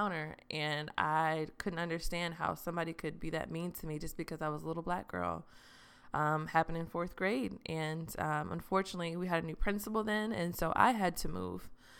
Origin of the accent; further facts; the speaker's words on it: Austin, Texas, United States; I'm from Austin, Texas, and I think Austin is wonderful and I love it.